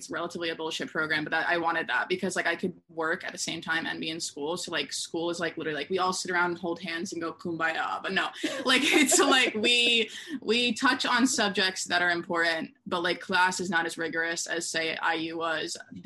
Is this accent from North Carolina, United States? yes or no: yes; Chapel Hill, North Carolina, United States; I grew up in Chapel Hill, like where UNC is.